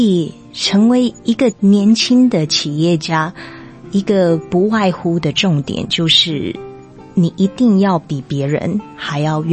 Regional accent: United States; 虽然我本身是个美国长大的小孩

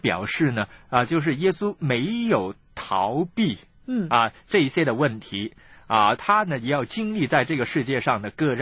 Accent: China; 就正如我们中国人呢、啊

